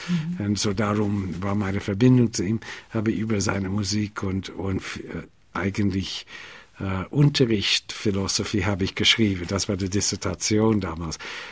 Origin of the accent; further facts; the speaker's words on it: United States; German is a second language; moved away as an adult; now in Vienna, Austria; gestatten Sie mir bitte, dass ich mich vorstelle, bin Amerikaner, wohne seit 2 Jahren in Wien und möchte Liedbegleiter sein.